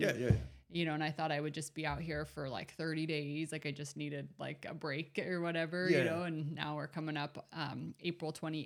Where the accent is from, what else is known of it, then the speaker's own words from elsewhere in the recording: Salt Lake City, Utah, United States; Yeah, I grew up in Salt Lake City, Utah. Pretty average life with the family, and I have one older brother.